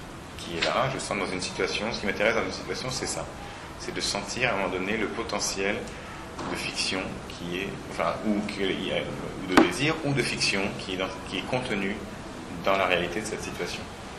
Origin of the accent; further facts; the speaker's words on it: France; en tant que Français, d'aller à 1h30 au nord de New York